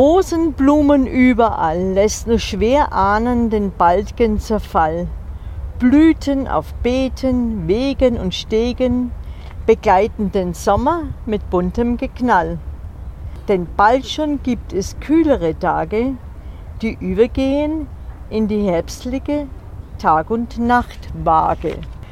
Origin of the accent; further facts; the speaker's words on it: Munich, Bavaria, Germany; also ich komme aus Untergiesing